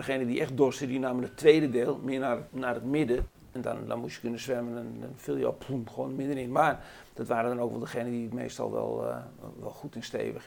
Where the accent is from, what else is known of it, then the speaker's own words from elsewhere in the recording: Amsterdam, North Holland, Netherlands; en getogen op de Zeeburgerdijk 141. Ook echt daar geboren. Gewoond heb ik in het huisje op 141 met een tuin uitkijkend op het Lozingskanaal. En daarna een x-aantal huizen verder richting het Flevopark op 185.